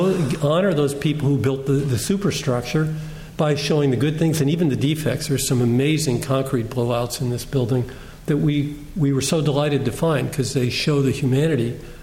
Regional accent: Wilkes-Barre, Pennsylvania, United States; he was at some meeting with a bunch of guys in public square near my hometown in Wilkes-Barre, Pennsylvania.

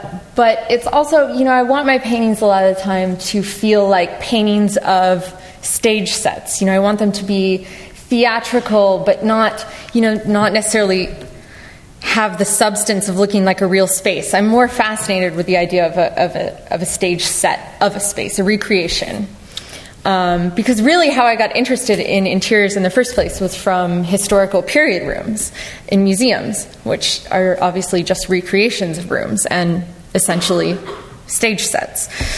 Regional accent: Dallas, Texas, United States; I mean, growing up in Dallas, so I have a lot of that reference in my work.

